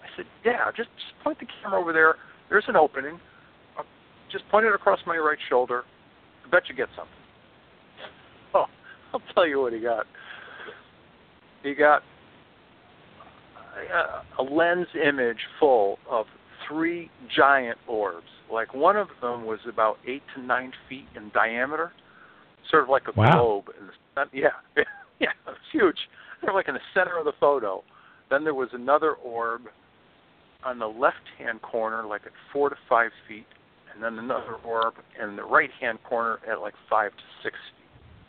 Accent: Northeast, United States; I was raised in the Northeast, but in the summer of 69, Dad shut down his business, if you will.

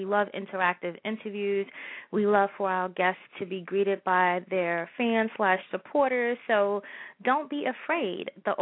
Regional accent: New York, United States; so I can relate to the Bronx because I'm from New York.

